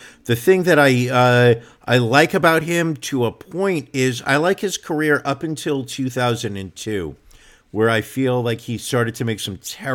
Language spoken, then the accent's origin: English; Queens, New York, United States; when I saw that movie as a kid growing up in Queens, New York, where the New York Jets played their football games